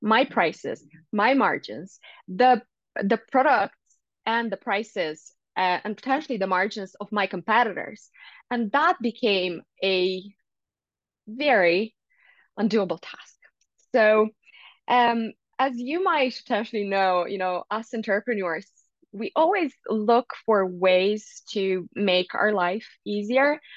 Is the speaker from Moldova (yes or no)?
yes; Moldova; I'm originally from Moldova, and I have a medical degree.